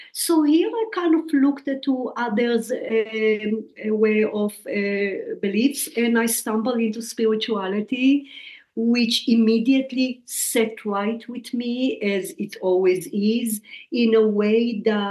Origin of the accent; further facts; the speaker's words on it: Israel; So I was born and raised in Israel in somewhat conservative Jewish home.